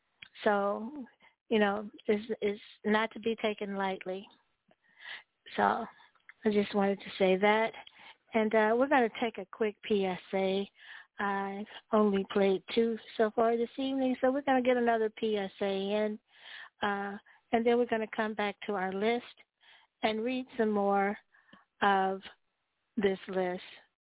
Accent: Chicago, Illinois, United States; Because I'm from Chicago, right?

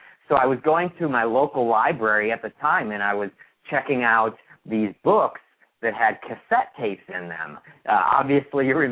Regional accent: Chicago, Illinois, United States; also born or lived in Buffalo / Boston; I grew up in Buffalo, Boston, and Chicago most of my life. And growing up in Chicago, you know, was a good Midwestern environment to grow up into.

